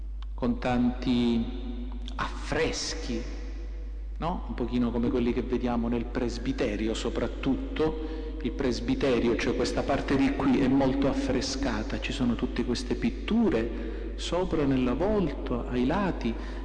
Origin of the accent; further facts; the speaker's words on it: Acireale, Sicily, Italy; Io sono di Acireale, lo sapete.